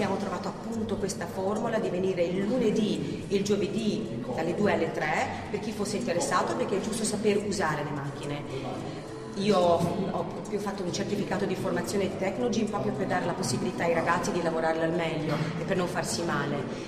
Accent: United States; Io sono americana, quindi ho cercato di importare un po' di cose dagli Stati Uniti

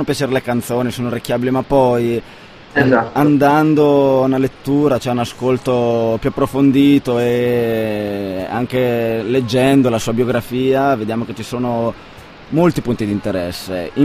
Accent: Sicily, Italy; Io poi personalmente sono siciliano, sono meridionale siciliano, e questo senso di appartenenza nei confronti della terra d'origine lo sento molto forte anche in me

